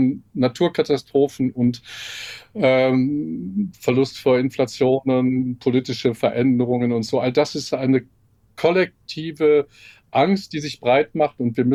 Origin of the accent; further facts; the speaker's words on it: Bochum, North Rhine-Westphalia, Germany; Ja, ich komme aus Bochum und ich lebe hier in Bochum